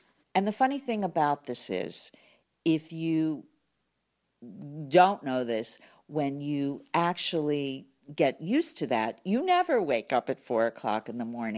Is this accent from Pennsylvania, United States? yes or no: yes; Pittsburgh, Pennsylvania, United States; now in Florida, United States; I'm from Pittsburgh, Pennsylvania. So I plant all the flowers that work in Pittsburgh, Pennsylvania.